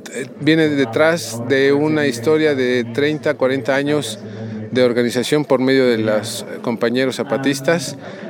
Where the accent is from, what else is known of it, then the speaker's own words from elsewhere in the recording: Mexico City, Mexico; Vengo de la Ciudad de México. Soy estudiante de la Universidad Autónoma de la Ciudad de México de la licenciatura de Antropología Social.